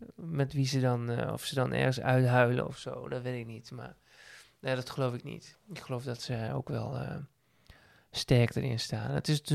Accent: Assen, Drenthe, Netherlands; born there; vooral mijn moeder is heel vaak verhuisd binnen en rond Assen, waar ik geboren ben.

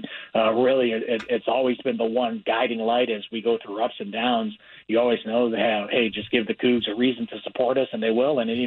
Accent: Midwest, United States; Well, I grew up in the Midwest, so if there's any, and I mean this in a complimentary way, Washington State feels like a Big Ten school.

